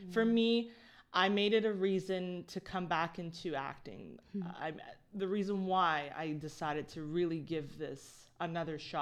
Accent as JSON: {"language": "English", "town": "Scarborough", "region": "Ontario", "country": "Canada", "tie": "born or raised there", "said": "So I went to the heart of Scarborough. I grew up in the heart of Scarborough, yeah, as well."}